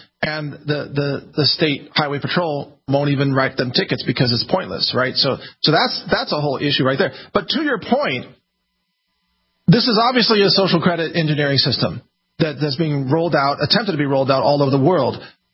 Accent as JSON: {"language": "English", "country": "United States", "said": "I would just prefer, as an American, to drive on the right side of the road in Australia"}